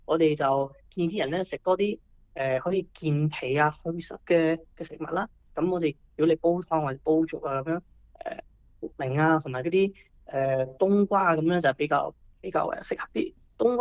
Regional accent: Guangdong, China; 我哋廣東人都應該會經常食綠豆糖水啊

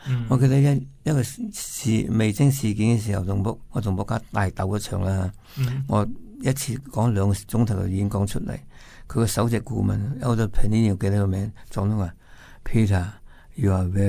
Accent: Australia; 每件事看这个议案对我哋澳洲人民对新州人民对中国人民有咩关系而决定咯？

